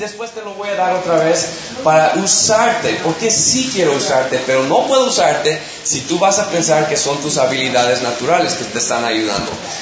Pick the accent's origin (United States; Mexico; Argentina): United States; Spanish is a second language; cuando yo como gringo leí la palabra se escurrió